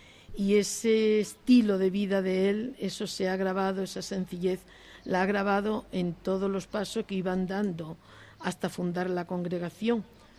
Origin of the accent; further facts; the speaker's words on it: Huelva, Andalusia, Spain; A mí me fue calando siendo una niña y estudiando en el colegio de allá de Huelva, de donde soy